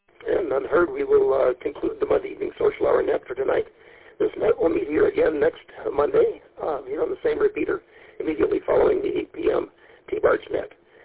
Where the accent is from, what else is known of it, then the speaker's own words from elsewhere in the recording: Climax, Colorado, United States; And I was born and raised in Colorado and born in a mining town on top of the Continental Divide at 11,500 feet called Climax, Colorado. It was between Leadville and Frisco.